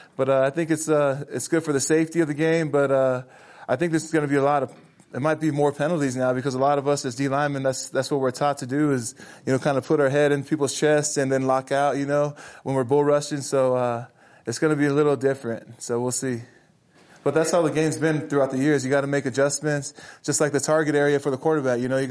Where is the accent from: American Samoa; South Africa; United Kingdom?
American Samoa; now in United States; Like I'm Samoan. You know, I'm from American Samoa.